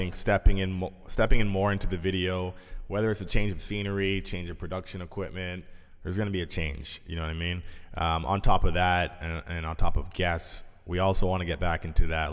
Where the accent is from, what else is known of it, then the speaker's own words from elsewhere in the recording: Canada; We're Canadian.